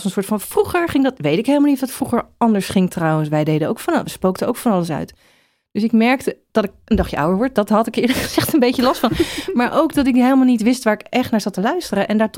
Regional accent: The Hague, South Holland, Netherlands; ik kom uit Den Haag

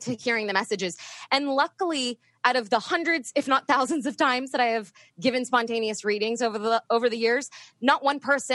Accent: East Coast, United States; it helped moving to the West Coast, because I grew up on the East Coast and not as many people were as open to what I do.

